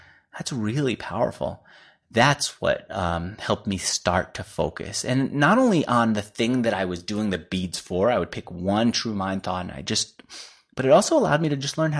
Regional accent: New York, United States; because I'm still a New Yorker, pissing all the drivers off

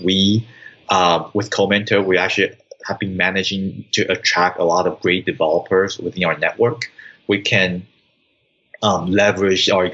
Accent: Taiwan; I'm originally from Taiwan as well. Mm-hmm. So I consider that as my native country.

